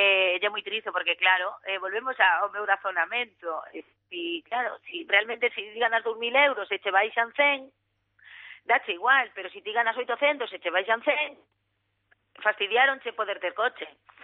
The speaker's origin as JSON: {"language": "Galician", "region": "Galicia", "country": "Spain", "said": "eu lamento como galega"}